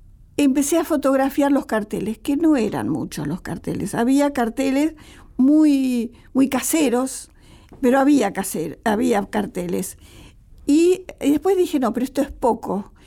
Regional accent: Argentina; yo soy argentina

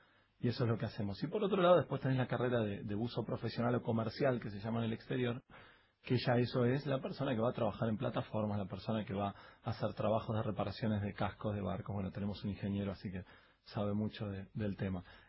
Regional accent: Buenos Aires, Argentina; nací en La Boca yo. Soy del barrio de La Boca, como la canción. Y siempre tuve el río ahí enfrente.

